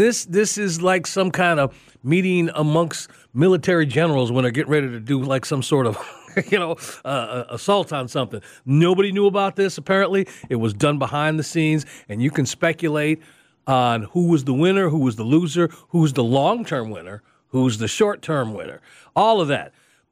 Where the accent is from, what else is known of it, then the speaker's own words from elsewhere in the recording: Illinois, United States; I learned growing up in Illinois and around farmers, that was like a thing because they would address their crops differently if they got this.